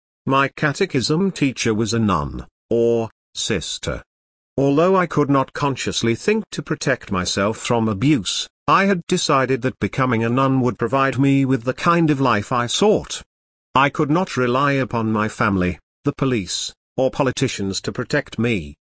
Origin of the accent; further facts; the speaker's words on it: Michigan, United States; and in my home state of Michigan, among other places.